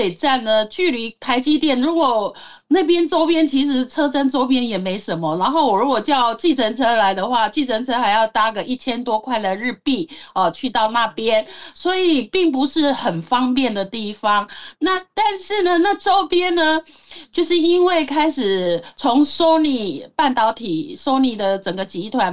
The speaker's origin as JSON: {"language": "Chinese", "town": "Qingshui", "region": "Taichung", "country": "Taiwan", "tie": "born or raised there", "said": "我的故乡是台中县清水，以前是清水镇啦，现在就改为清水区，就是一个小镇。然后这个小镇呢，就是说它以农业为主，"}